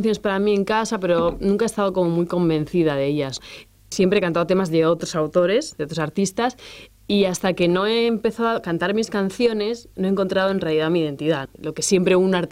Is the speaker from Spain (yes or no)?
yes; Barcelona, Catalonia, Spain; now in Madrid, Spain; Sí, sí, ahí nací, en Barcelona. Estuve muchos años.